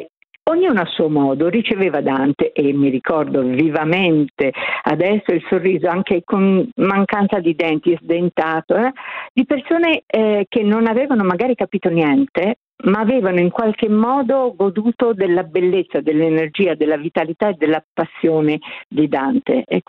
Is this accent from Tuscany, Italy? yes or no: yes; Tuscany, Italy; Io sono toscana e nelle campagne toscane io ricordo benissimo i contadini dei nonni